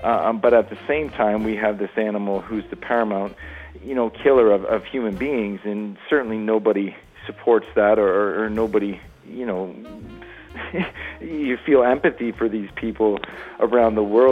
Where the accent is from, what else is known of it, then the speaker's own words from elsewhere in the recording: Canada; now in Grand Junction, United States; Well, I'll say I'm from Canada originally. I'm born and raised in Canada